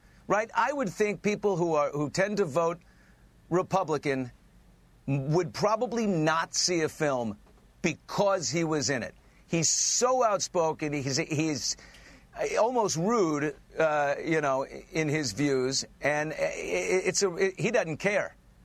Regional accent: New York, United States; You know, I'm a New Yorker.

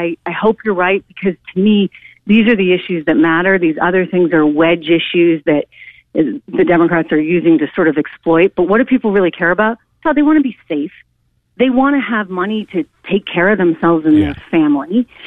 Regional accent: United States; I'm a little bit hurt as an American because I grew up with this ideal that, you know what, we can talk and we can have honest discussions

